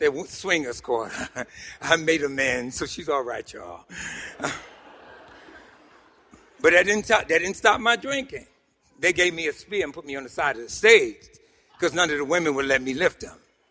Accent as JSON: {"language": "English", "town": "New York City", "region": "New York", "country": "United States", "tie": "born or raised there", "said": "The secrets was, growing up in Harlem, and I like dance, another one of the secrets that I was gay."}